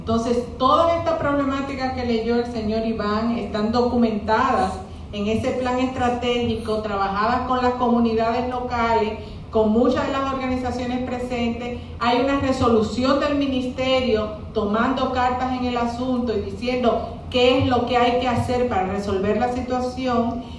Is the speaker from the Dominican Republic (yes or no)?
yes; Dominican Republic; y desde mucho antes, ya como dominicana también